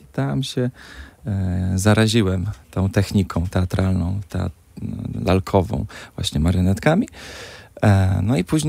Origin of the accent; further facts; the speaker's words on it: Brzeg, Opole Voivodeship, Poland; born there; also born or lived in Wrocław; Ja się urodziłem w Brzegu. W Brzegu Opolskim. Szkołę skończyłem we Wrocławiu.